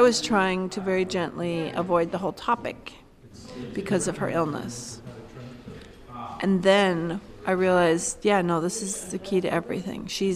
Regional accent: California, United States; Any discrimination that I experienced while I was working in the Midwest was because I was from California.

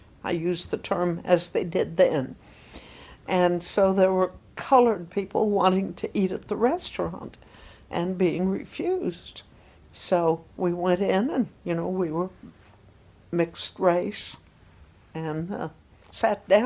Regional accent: Tulsa, Oklahoma, United States; We're hungry, and we're from Tulsa, Oklahoma, and we came here to get something to eat.

